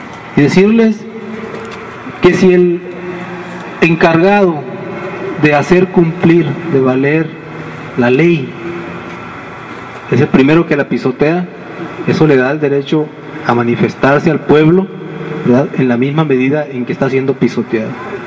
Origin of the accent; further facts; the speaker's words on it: Sonora, Mexico; como hermanos sonorenses, como hermanos mexicanos, tenemos que buscar las alianzas